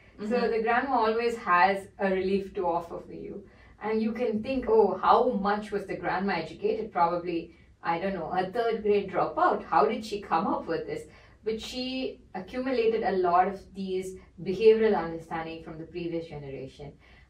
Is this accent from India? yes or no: yes; India; I come from India